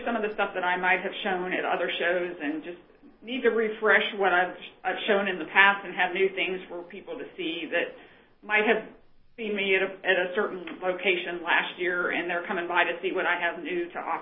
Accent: Indiana, United States; which this will be my first show in Ohio County, and I'm actually from Ohio County

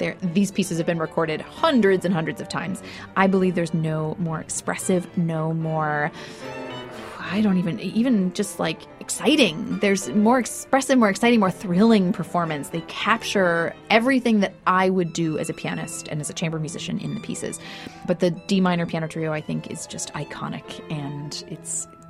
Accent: Minneapolis, Minnesota, United States; I grew up in Minneapolis, so there was a lake very close to where I grew up

